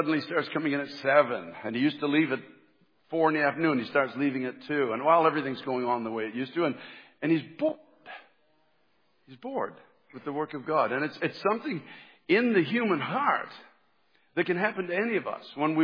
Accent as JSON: {"language": "English", "country": "Canada", "moved": "yes", "lives_now": "United States", "said": "I came from Canada, which is a very liberal country"}